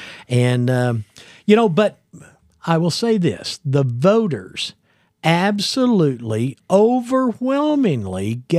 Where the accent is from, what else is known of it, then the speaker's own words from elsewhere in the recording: Tulsa, Oklahoma, United States; born there; You know, I was born in Tulsa, Oklahoma, so I want to give them a shout out.